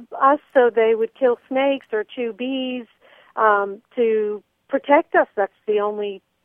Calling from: Virginia, United States; I'm calling from the Middle Peninsula of Virginia.

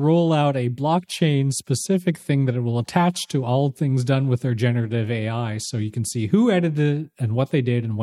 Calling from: Adelaide, South Australia, Australia; I'm writing you from Adelaide, mate.

